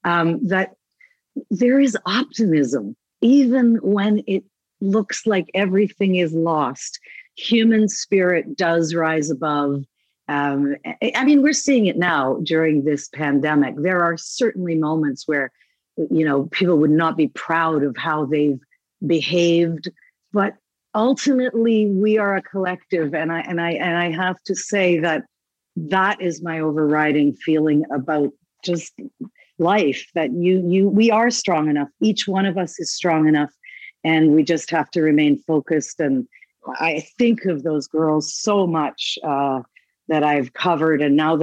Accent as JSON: {"language": "English", "town": "Kitchener", "region": "Ontario", "country": "Canada", "tie": "born or raised there", "said": "Well, I grew up in Kitchener, Ontario."}